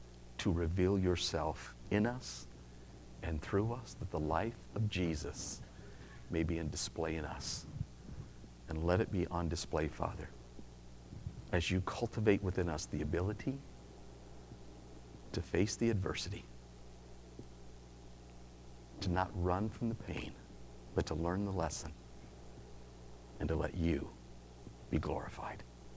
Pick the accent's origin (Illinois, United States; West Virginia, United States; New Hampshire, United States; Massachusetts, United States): Illinois, United States; Lincoln; Now, y'all need to know I'm from Lincoln. I'm from Illinois, land of Lincoln, right?